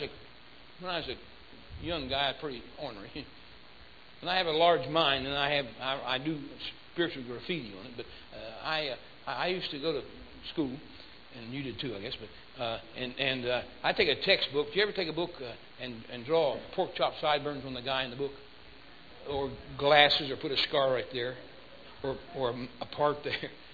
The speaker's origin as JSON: {"language": "English", "town": "Akron", "region": "Ohio", "country": "United States", "said": "and I'm from Akron, Ohio, which is the highest point in Summit County in Ohio."}